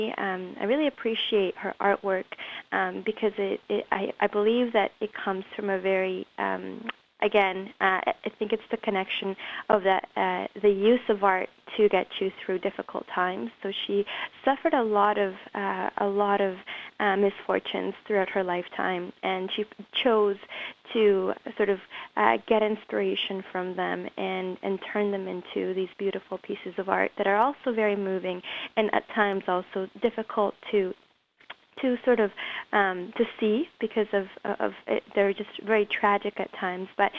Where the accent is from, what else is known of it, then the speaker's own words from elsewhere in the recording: Colombia; now in Canada; I came from Colombia as a refugee to Canada with my mother